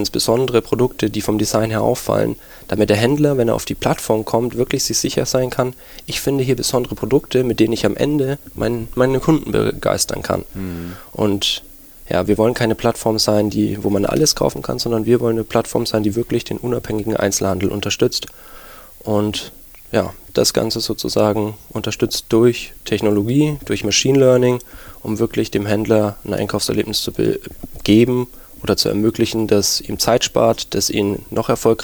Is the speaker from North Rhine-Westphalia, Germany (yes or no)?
no; Nuremberg, Bavaria, Germany; now in Berlin, Germany; ja, ich bin Nürnberger, und ja, aber Berlin, die Hauptstadt, hatte man großen Reiz ausgemacht für mich, und deswegen wollte ich hier wohnen.